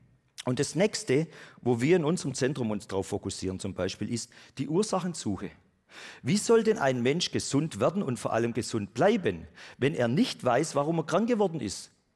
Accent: Baden-Württemberg, Germany; Ich bin Schwabe.

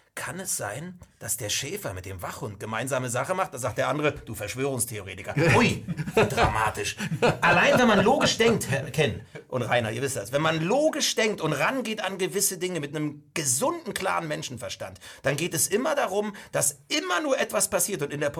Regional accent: East Germany, Germany; Ich komme aus der DDR

